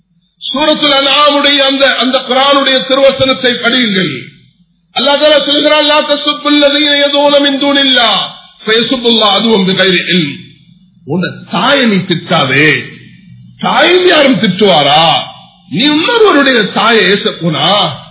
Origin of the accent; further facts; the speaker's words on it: Sri Lanka; நாம் இலங்கை வாசிகள், இலங்கைக்காக எங்களோட முன்னோர்கள் பாடுபட்டிருக்கிறார்கள், நாங்களும் இலங்கையர்களாக இருந்து